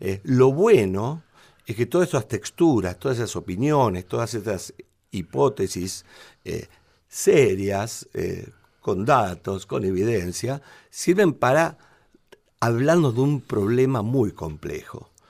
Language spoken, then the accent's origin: Spanish; Quilmes, Buenos Aires Province, Argentina; born there; yo tengo 55 años, nací en el Quilmes obrero, digamos, el del otro lado de la vía para los quilmeños que están escuchando, más cerca de la avenida Calchaquí.